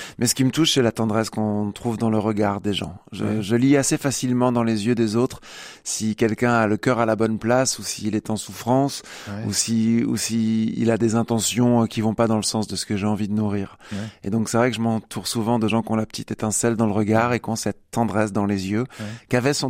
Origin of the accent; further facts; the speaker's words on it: Cormontreuil, Grand Est, France; je suis retourné chez moi à Cormontreuil.